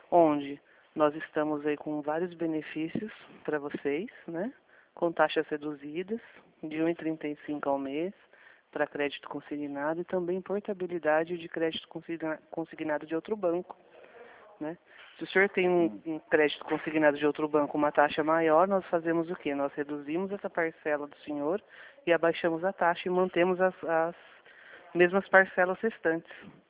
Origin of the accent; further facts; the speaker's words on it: Campinas, São Paulo, Brazil; Eu sou de Campinas, da Pulpacred, correspondente do Santander.